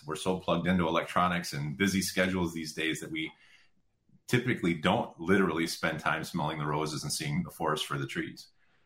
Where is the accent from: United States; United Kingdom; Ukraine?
United States; Madison; And I grew up in Madison, grew up right in the center of town